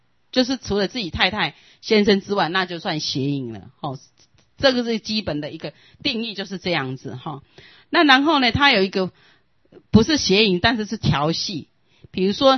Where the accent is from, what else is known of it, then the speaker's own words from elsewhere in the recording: Taiwan; 但我说的不一定是我们台湾人啦，因为我没有在现场